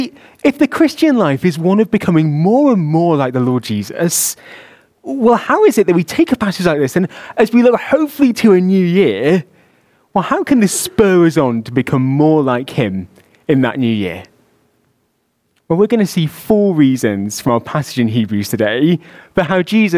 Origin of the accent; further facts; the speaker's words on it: Scunthorpe, Yorkshire and the Humber, United Kingdom; quite tight-fitting denim jackets were the in thing in my hometown of Scunthorpe